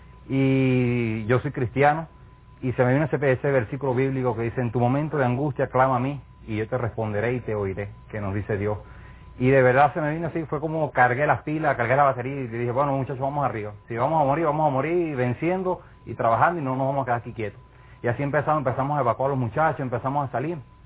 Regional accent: Venezuela; empezamos a trabajar como hermanos, como venezolanos en nuestro caso

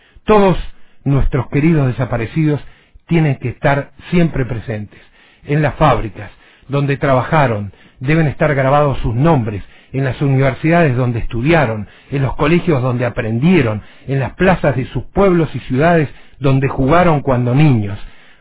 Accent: La Plata, Buenos Aires Province, Argentina; a vos ya te habían chupado en mi ciudad de origen, en La Plata, meses antes

